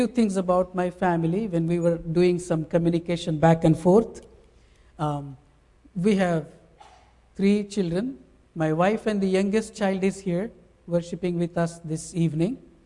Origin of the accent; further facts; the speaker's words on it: India; English is a second language; now in United States; I come from India, and a little bit brief story if I would like to share with you.